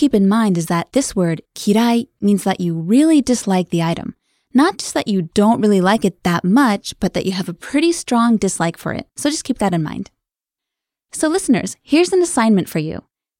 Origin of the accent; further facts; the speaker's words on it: California, United States; I like California. Ah, my home state. I'm happy to hear that.